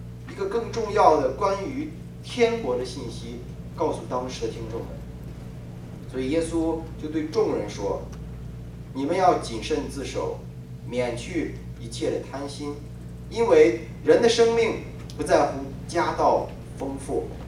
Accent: China; 在我2010年回国的时候，就遇到一个挑战，我过马路的时候感到很危险，在我们的家乡的城市的大马路上

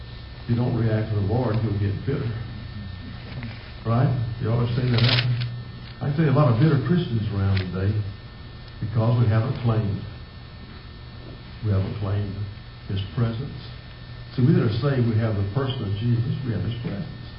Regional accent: Hearne, Texas, United States; pastoring at 18, outside my hometown of Hearn.

